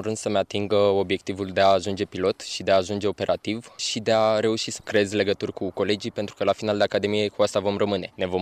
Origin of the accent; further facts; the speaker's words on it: Botoșani, Botoșani County, Romania; am 19 ani, sunt din Botoșani